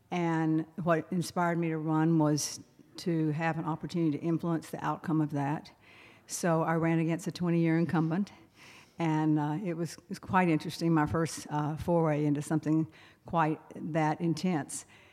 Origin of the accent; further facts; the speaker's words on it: Longview, Texas, United States; I grew up in the piney woods of East Texas in Longview.